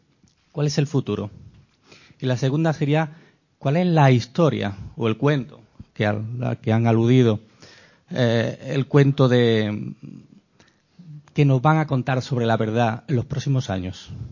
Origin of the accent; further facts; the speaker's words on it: Spain; vengo de España. Me encuentro en Portugal